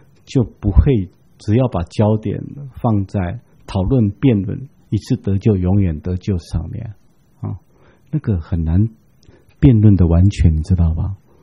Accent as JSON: {"language": "Chinese", "country": "Taiwan", "said": "我们台湾人都说啊"}